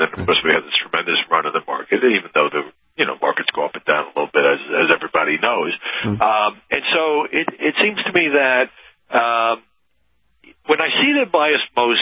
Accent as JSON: {"language": "English", "town": "Brooklyn", "region": "New York", "country": "United States", "said": "the reason that we know how to talk to each other is I'm from Brooklyn and you're from Queens."}